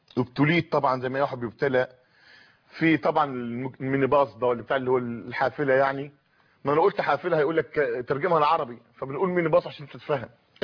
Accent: Tanta, Gharbia, Egypt; فلما تيجي تشوف عندنا في طنطا

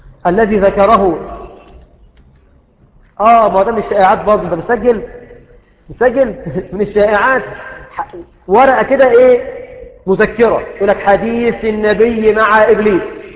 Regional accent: Egypt; اسأل الله العظيم ان يجنب بلدنا مصر كل الفتن

